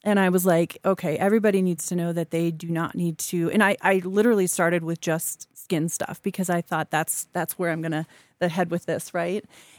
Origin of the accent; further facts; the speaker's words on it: Midwest, United States; I grew up in the Midwest, and when you grow up in the Midwest, you eat to eat.